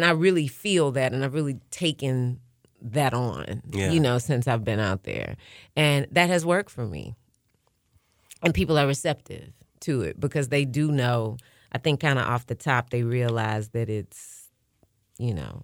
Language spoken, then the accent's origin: English; Nashville, Tennessee, United States; also born or lived in Atlanta; because I was born and raised in Nashville, literally spent half of my life in Nashville, half of my life in Atlanta.